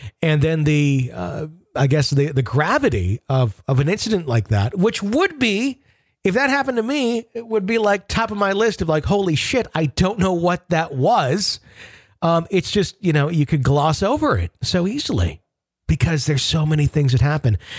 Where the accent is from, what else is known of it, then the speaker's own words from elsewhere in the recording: Sweden; I'm from Sweden, and my dad grew up in a village up north.